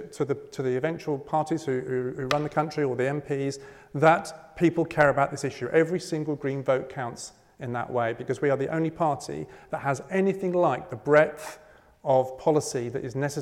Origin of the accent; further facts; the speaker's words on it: St Albans, East of England, United Kingdom; I'm an actor and writer and a local councillor in St Albans. I've lived here most of my life. I was born in St Albans.